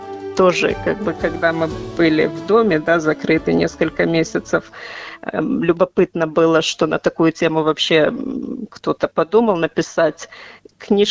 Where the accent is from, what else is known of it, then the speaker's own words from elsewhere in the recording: Moldova; В моем детстве все было по-другому, когда мы росли в Молдавии.